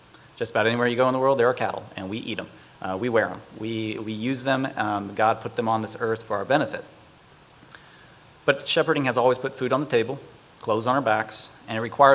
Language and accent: English; St. Louis, Missouri, United States; born there; also born or lived in Texas; I was a missionary's kid. I was born in St. Louis. I spent time down in the Austin, Blanco area.